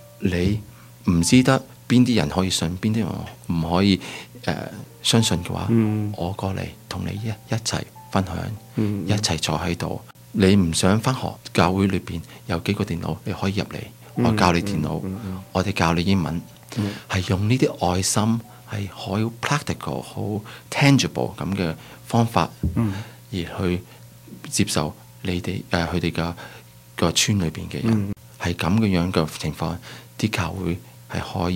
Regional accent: Canada; 我喺加拿大长大，我读书就去咗 Waterloo 读到电脑，

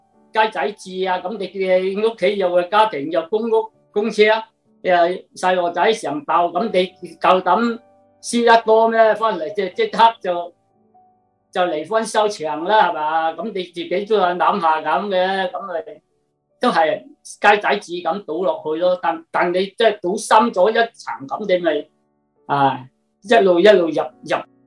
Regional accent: China; 我哋中國人都話齋啦

